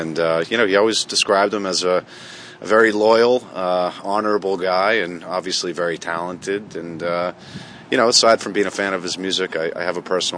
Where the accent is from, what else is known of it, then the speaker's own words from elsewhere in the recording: East Coast, United States; no, hey, I'm from the East Coast with a lot of history. Our house that I grew up in is predates the signing of the Constitution